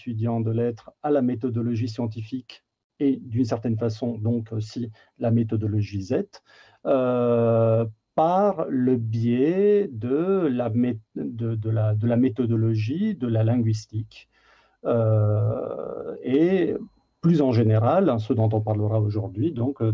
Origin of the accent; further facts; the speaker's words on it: Italy; French is a second language; en Italie, je suis italien, en Italie on n'a pas du tout ce débat